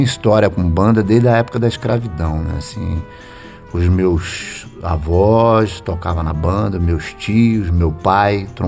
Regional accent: Laje do Muriaé, Rio de Janeiro, Brazil; Eu sou do interior do estado do Rio de Janeiro, né? Minha cidade é no noroeste fluminense, fica lá, é na divisa de Minas com o Espírito Santo. Laje do Muriaé, minha cidade. Fica perto de Pádua, Itaperuna.

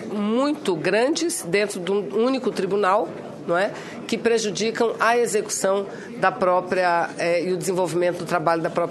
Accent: Amazonas, Brazil; Nós temos 5 tribunais regionais federais. Eu sou lá do estado do Amazonas

